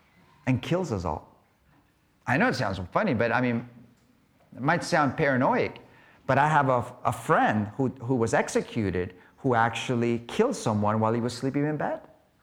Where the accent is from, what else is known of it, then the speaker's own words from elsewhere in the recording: Capdepera, Balearic Islands, Spain; You know, I'm from Capdepera, and the town used to be inside the walls of the city, just like Jerusalem was.